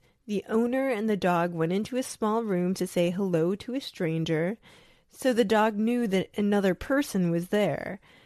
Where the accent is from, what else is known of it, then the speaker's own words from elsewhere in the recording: Australia; accent: Australian; Obviously, you can hear me as Australian.